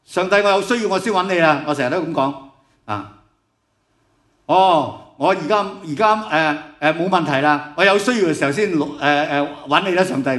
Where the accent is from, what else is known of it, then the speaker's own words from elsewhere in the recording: Hong Kong; 我哋香港人咧，我哋啲速食文化咧，啊，教到我哋啲节奏好快啊